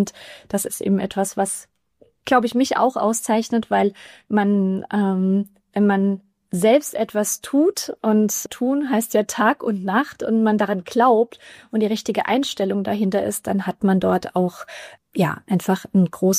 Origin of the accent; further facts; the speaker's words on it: Rhineland-Palatinate, Germany; Ich bin zwar in Mainz geboren, aber meine Eltern sind dann in die schöne Pfalz dann gezogen. Deswegen bin ich da ganz idyllisch aufgewachsen, 1000 Einwohner-Dörfchen